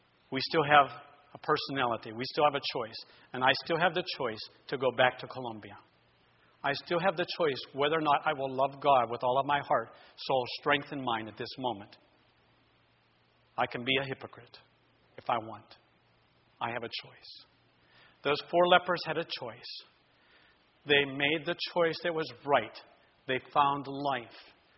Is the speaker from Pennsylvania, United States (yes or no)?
yes; Aliquippa, Pennsylvania, United States; My wife and I are both from Western Pennsylvania. I'm from Aliquippa.